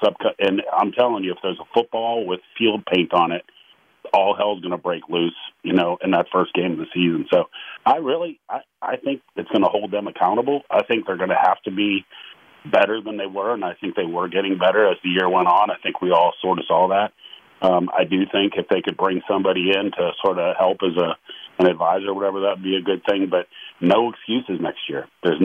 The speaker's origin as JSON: {"language": "English", "town": "Pittsburgh", "region": "Pennsylvania", "country": "United States", "tie": "born or raised there", "lives_now": "Hoover, United States", "said": "Calling from Hoover, Alabama, home of George Pickens, of course."}